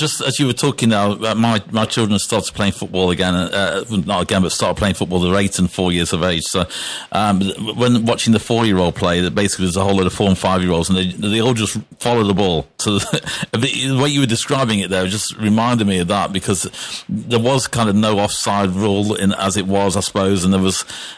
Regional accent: Derby, East Midlands, United Kingdom; I'm a Derby County fan, so I'm from Derby

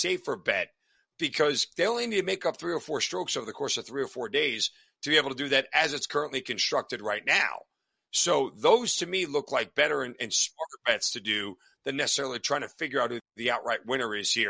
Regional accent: United States; I mean, I'm an American. I'm a capitalist.

